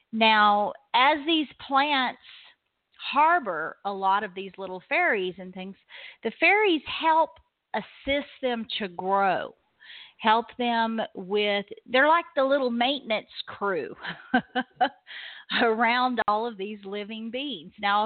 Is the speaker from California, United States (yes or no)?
yes; California, United States; born there; I was born in California, and I can still remember in our front yard, we had bearded irises growing and fuchsias.